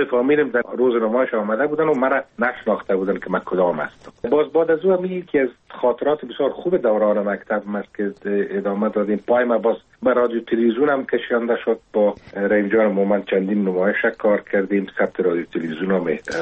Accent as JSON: {"language": "Persian", "region": "Kabul", "country": "Afghanistan", "tie": "born or raised there"}